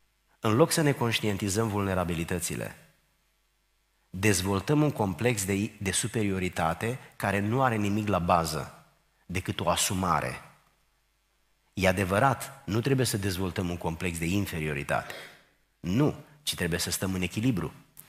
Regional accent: Romania; Nu sufăr pentru că nu m-am născut în Germania, nici n-aș fi vrut să mă nasc în Germania. Sunt bucuros că sunt român, deși a fi român nu este cea mai mare onoare etnică sau națională

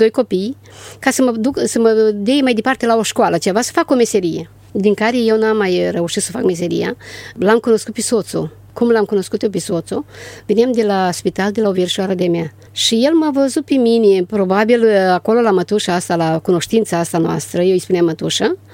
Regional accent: Iazlovăț, Suceava County, Romania; Eu nu zici din Suceava, dar eram așa ca o, cum să vă spun, speriată. Dacă n-am vorbit niciodată cu un băiat, fată de la țară

